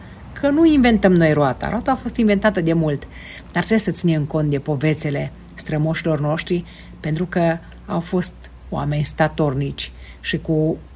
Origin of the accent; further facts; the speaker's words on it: Transylvania, Romania; accent: Transylvanian; Mergeam la București și vorbeam în graiul meu ardelenesc și mă întrebeau ce ai zis.